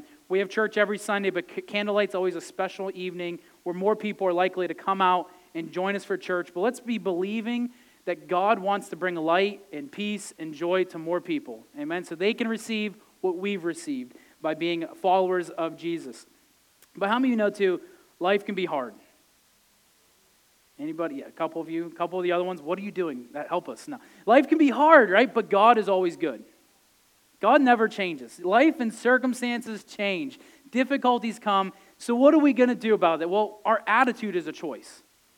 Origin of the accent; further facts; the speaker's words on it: Titusville, Pennsylvania, United States; I grew up in Titusville, Pennsylvania, where they discovered oil, and that's the only thing we got going for the whole town. But very small country town